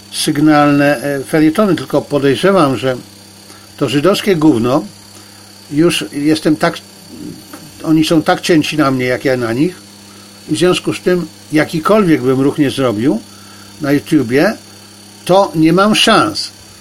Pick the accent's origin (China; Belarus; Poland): China; Ja jestem Chińczykiem, ale nie jestem trolem.